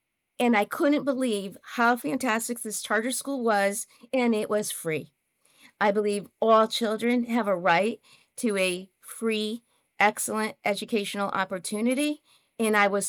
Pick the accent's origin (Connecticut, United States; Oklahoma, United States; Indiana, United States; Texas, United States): Connecticut, United States; now in Arizona, United States; And I was brought up in Connecticut, and they really didn't have many school choice options